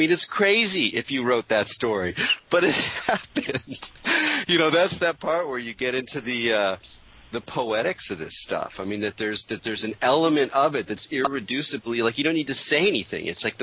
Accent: California, United States; since I also kind of basically did a book on Weird California, I thought we would bond on or at least my home state.

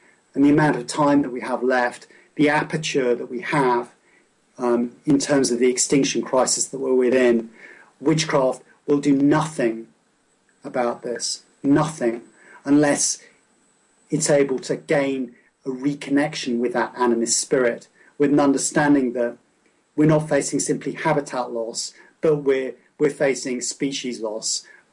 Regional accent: South West England, United Kingdom; So I grew up in Cornwall in a pretty raw elemental environment.

